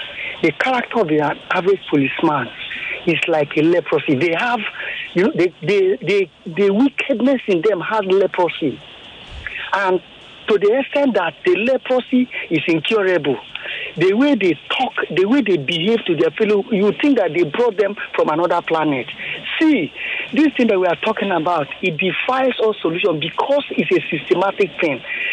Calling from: Ikoyi, Lagos, Nigeria; I'm calling from Ikoyi.

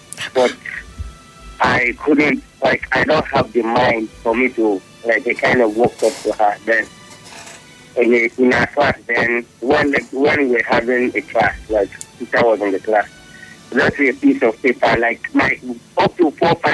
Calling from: Owerri, Imo, Nigeria; and I'm calling from Owerri.

